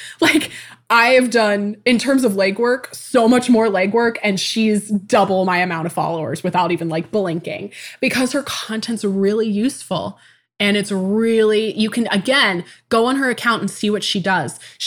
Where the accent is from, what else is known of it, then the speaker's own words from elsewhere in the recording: Tacoma, Washington, United States; born there; I was born in 1994 in Tacoma, Washington.